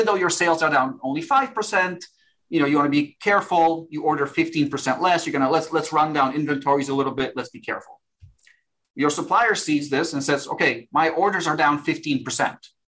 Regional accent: Warsaw, Masovian Voivodeship, Poland; English is a second language; So I'm originally from Warsaw, Poland.

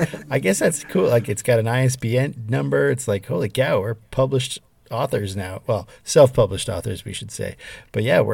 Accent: Canada; We're Canadian, but Americans.

